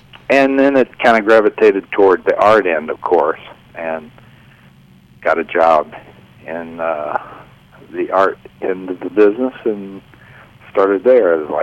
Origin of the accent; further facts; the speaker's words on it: Stamford, Kentucky, United States; I grew up in a small town in Kentucky called Stamford, Kentucky.